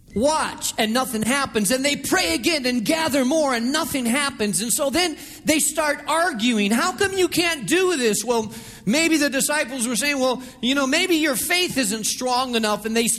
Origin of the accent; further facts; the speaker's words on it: Spain; I grew up in Spain.